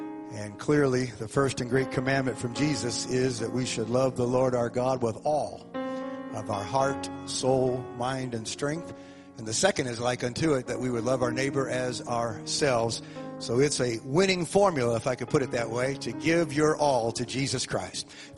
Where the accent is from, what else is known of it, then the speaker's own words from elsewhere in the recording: St. Louis, Missouri, United States; When I grew up in South St. Louis, I attended Horace Mann Elementary School